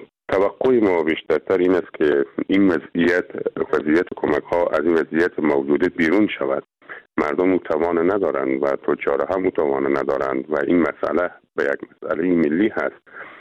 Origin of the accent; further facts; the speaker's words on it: Herat, Afghanistan; به عنوان یک هراتی سپاسگزاری ویژه همه عزیزانی دارم